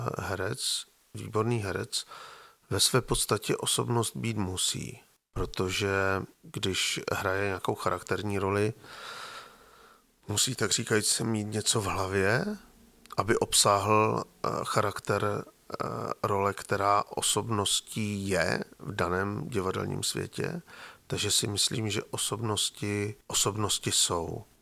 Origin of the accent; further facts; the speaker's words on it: Ostrava, Moravian-Silesian Region, Czechia; accent: Ostrava dialect; jsem vyrůstal v ostravštině a takzvané moravizmy, které jsou v nás zakořeněny